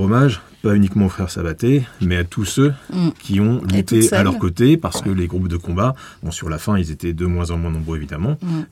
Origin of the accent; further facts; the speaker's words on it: Barcelona, Catalonia, Spain; moved away; on est arrivé avec mes parents juste après la mort de Franco, en 76. Et mon père était en poste là-bas, et donc j'ai fait la maternelle et le primaire là-bas, et j'ai grandi à Barcelone, en commençant à reparler le catalan